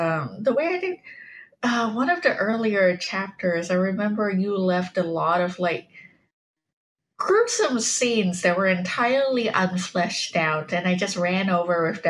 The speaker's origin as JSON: {"language": "English", "country": "Malaysia", "tie": "born or raised there", "said": "I grew up in Malaysia where there was capital punishment for even the smallest amount of drugs."}